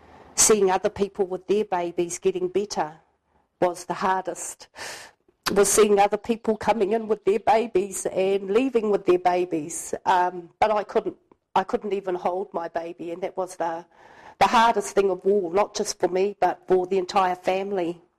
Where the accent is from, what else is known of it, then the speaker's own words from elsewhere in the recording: Porirua, Wellington, New Zealand; I'm born and bred in Porirua